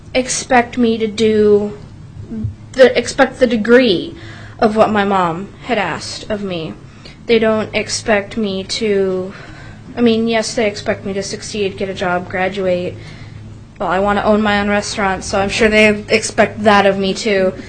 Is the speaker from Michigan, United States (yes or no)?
no; Anchorage, Alaska, United States; from Anchorage, Alaska, currently 19 years old, in my first college semester at University of Alaska Anchorage